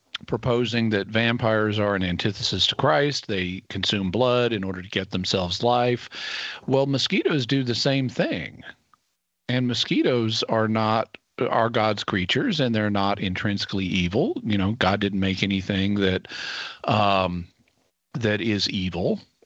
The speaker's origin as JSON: {"language": "English", "country": "United States", "said": "So in my house, being an American, we didn't grow up eating anything that was made with blood."}